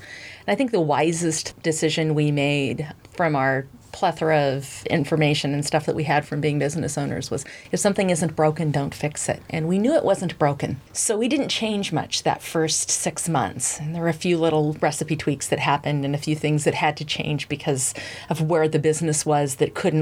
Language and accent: English; McKinleyville, California, United States; I grew up in McKinleyville, and I grew up with an enormous garden in a family where hunting and fishing was pretty much the standard.